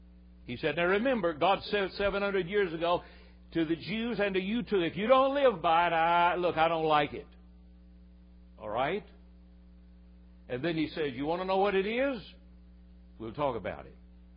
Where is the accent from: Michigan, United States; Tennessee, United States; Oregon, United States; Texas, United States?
Tennessee, United States; As a boy growing up I grew up like a weed in the hills of Tennessee.